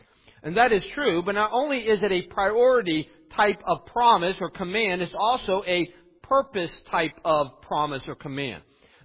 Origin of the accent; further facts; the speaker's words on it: Morgantown, West Virginia, United States; I'm from Morgantown. But anyone from West Virginia, whatever town they tell you from, the big town they tell you from, typically lived in the big town.